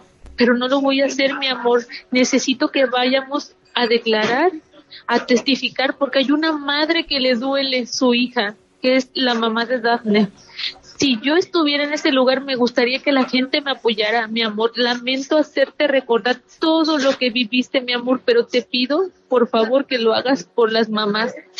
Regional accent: Poza Rica, Veracruz, Mexico; ya que nosotros somos de Poza Rica, Veracruz.

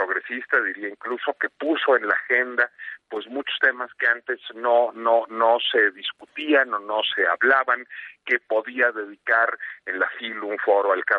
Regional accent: Mexico; como ciudadano mexicano y como ciudadano mexicano que se dedica a la cultura

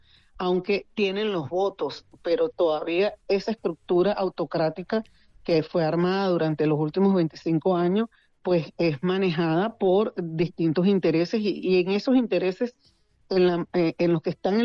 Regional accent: Venezuela; a mí como venezolana me interesa muchísimo

